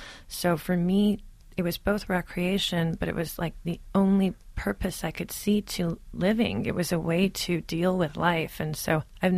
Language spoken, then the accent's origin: English; Pasadena, California, United States; That was about 35 minutes from my home. I grew up in Pasadena.